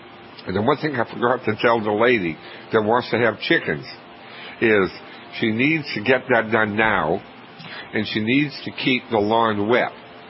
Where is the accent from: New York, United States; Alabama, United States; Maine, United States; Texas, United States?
Maine, United States; Kennebunk; Mary, from beautiful Kennebunk, Maine, my hometown, good morning.